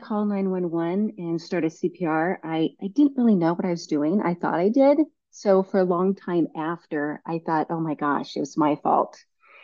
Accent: Arizona, United States; also born or lived in Seattle; I was born and raised in Arizona and moved to Seattle to go to college after my mom died

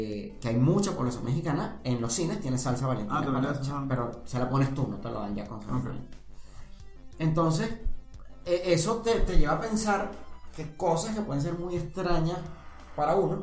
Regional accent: Portugal; moved away; also born or lived in Venezuela; yo emigré de Portugal, porque no aguantaba el aburrimiento. Pero estando en Latinoamérica, específicamente, bueno, todo el tiempo que yo viví en Venezuela.

